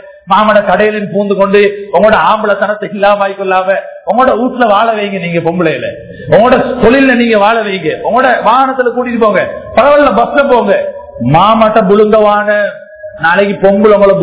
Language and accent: Tamil; Sri Lanka; born there; போன வருஷம் எங்களுக்கு நான் ஒரு இலங்கையன் சொல்றதுக்கு எனக்கு தைரியம் இல்லை, உங்களுக்கும் தைரியம் இல்லை. சொன்னாங்க நீங்க எல்லாம் வந்தா மறத்தான்னு சொன்னாங்க. ஏன் சொல்லுறா, நாங்க இங்க இல்லையா, என்னோட அப்பா வேறையா, பாப்பா வேறையா, நான் இங்க பிறந்தவன் அப்பா, என் பாஸ்போர்ட் இலங்கையில நீக்குது